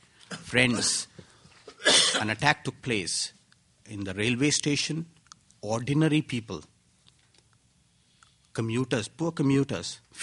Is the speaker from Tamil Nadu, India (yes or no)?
no; Mumbai, Maharashtra, India; I come from Mumbai.